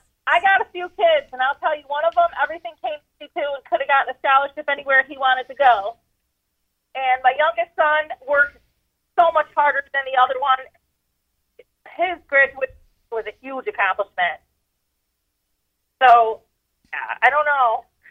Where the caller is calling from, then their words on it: Auburn, New York, United States; I'm calling from Auburn, New York.